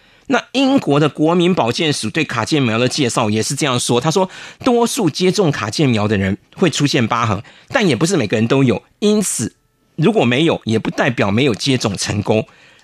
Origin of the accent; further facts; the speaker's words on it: Taiwan; 那我们台湾人的疤是一个圆形的嘛。